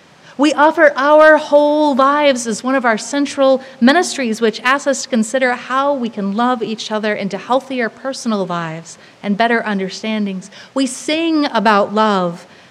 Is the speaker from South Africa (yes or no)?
no; Tennessee, United States; I'm from East Tennessee, the Buckle in the Bible Belt, and the work my church was doing growing up was risky work